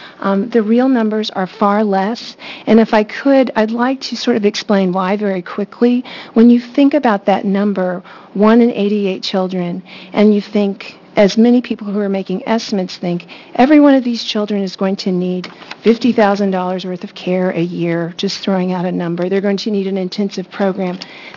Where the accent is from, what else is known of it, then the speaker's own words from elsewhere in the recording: Texas, United States; My home state of Texas was the third state, the progressive home state of Texas that I'm from, was the third state to do such a thing.